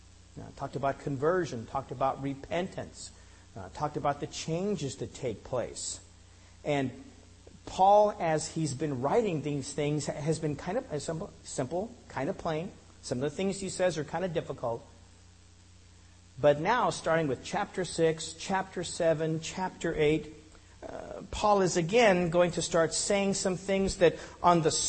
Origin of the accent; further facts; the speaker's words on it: Denver, Colorado, United States; now in Washington, United States; I used to live in Colorado. I was born in Denver, grew up there, but I don't live there anymore. I live in Washington, so I'm an ex-Colorado.